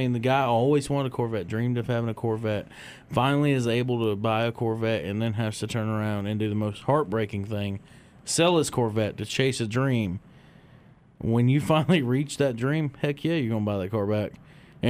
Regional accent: Michigan, United States; when I was real young growing up in Michigan, my dad actually owned a 76 K5 Blazer.

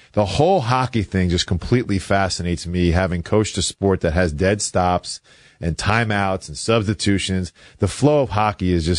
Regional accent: Long Island, New York, United States; Because I grew up on Long Island when the Islanders were just killing everybody

